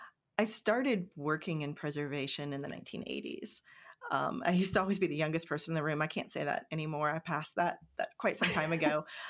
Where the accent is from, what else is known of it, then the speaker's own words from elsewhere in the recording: Virginia, United States; So I'm from Virginia. And I love my home state very much